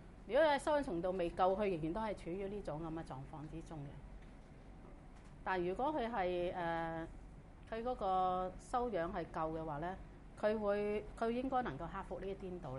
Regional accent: China; 我哋中國人唔係咁接受嘅

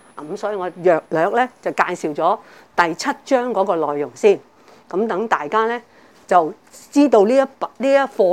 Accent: China; 我們中國人呢都有這些這樣的德行

